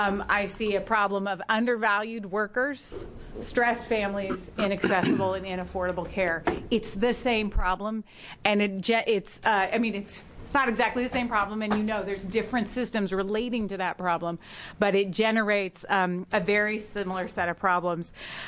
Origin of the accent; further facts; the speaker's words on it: Wisconsin, United States; I am from Wisconsin, but in fact my family lives in Oregon, so I'm getting to visit them in McMinnville